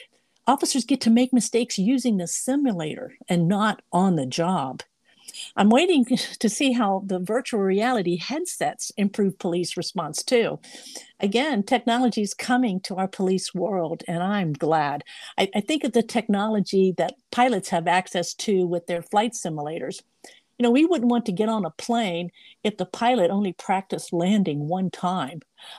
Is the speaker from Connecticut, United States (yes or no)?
no; North Carolina, United States; And in some states, like my home state of North Carolina, the legislature funds our North Carolina Justice Academy, which is where I worked for 24 years.